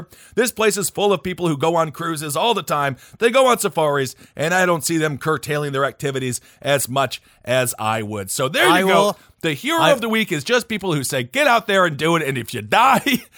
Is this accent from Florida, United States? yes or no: no; Wisconsin, United States; God, I'm from Wisconsin.